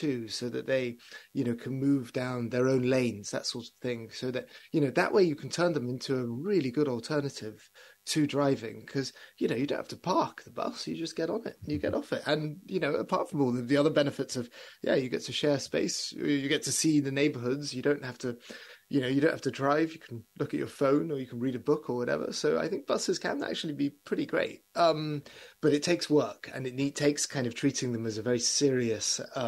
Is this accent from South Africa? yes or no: no; London, United Kingdom; now in Chicago, United States; I'm a Londoner and I've moved to Chicago